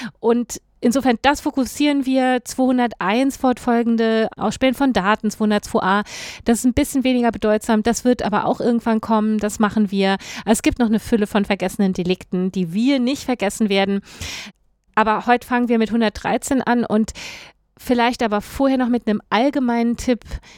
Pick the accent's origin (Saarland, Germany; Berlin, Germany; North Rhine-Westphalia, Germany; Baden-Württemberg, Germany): Saarland, Germany; Ich, wie Sie wissen, komme ich ursprünglich aus dem Saarland